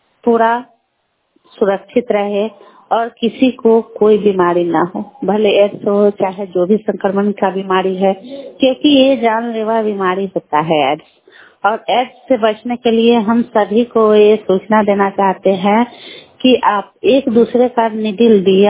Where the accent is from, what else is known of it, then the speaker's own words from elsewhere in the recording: Bihar, India; और मैं शीतल भकुरा पंचायत के निवासी हूँ।